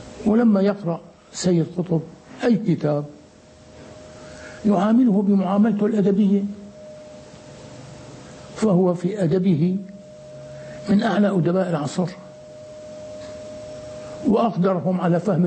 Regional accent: Syria; عندنا في الشام،

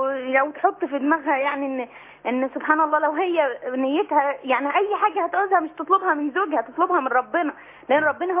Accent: Egypt; now in Saudi Arabia; أنا مصرية بس مقيمة في السعودية.

